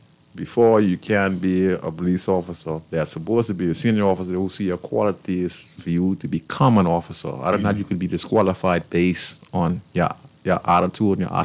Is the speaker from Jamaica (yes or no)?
no; Bahamas; Bahamas is supposed to be the greatest example for the world. Because we have a country that are governed by a race of people, even though, but the majority of us, you know, we come from